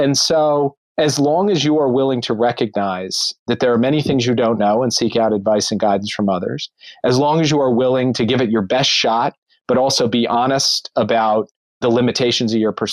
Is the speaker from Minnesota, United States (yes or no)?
yes; Minnesota, United States; who's from a small town in northern Minnesota, a proud product of my home state